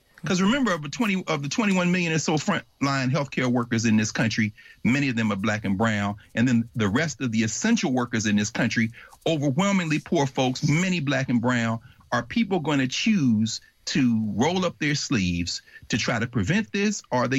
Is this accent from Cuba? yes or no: no; Tennessee, United States; you know, I'm from Tennessee, where I'm from, you couldn't go to school right. If you didn't have your vaccine.